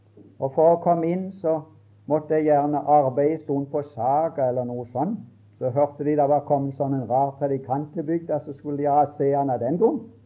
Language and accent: Norwegian; Mosby, Agder, Norway; da vekkelsen hadde gått hjemme på Mosby